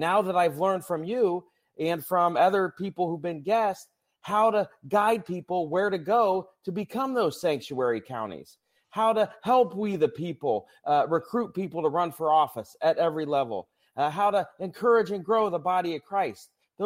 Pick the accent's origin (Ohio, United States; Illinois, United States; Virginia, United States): Ohio, United States; but I'm from Ohio and Ohio is the heart of it all.